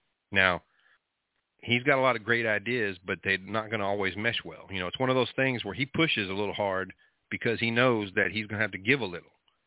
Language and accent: English; Texas, United States; Now, I'm from Texas, and I'm I'm kind of familiar with how Ted Cruz operates and all that.